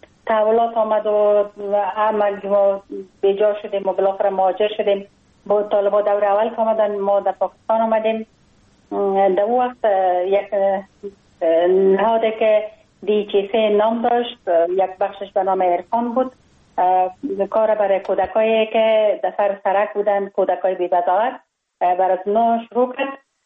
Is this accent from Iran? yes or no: no; Kabul, Afghanistan; born there; ما خوشبختانه در یک خانواده روشن فکر به دنیا آمدم. در شهر کابل در محله کوتی سنگی تولد شدم.